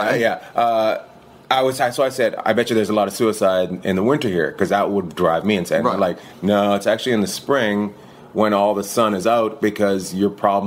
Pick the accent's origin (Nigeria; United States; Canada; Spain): Canada; where I grew up in Canada is up near Alaska.